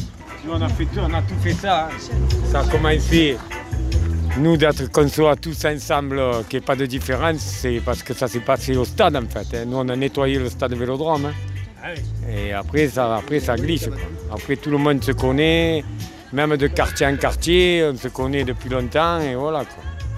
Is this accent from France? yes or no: yes; Marseille, Provence-Alpes-Côte d'Azur, France; born there; nous, on est nés à Marseille. Le soleil, la mer, ça nous a fait du bien.